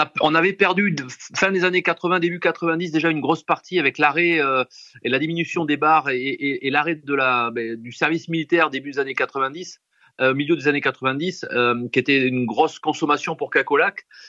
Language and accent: French; Bordeaux, Nouvelle-Aquitaine, France; Et le vin est passé par là en tant que pur bordelais.